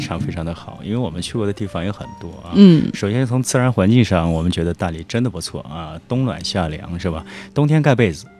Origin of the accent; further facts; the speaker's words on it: Hefei, Anhui, China; also born or lived in Guangzhou / Beijing; 我是安徽人，合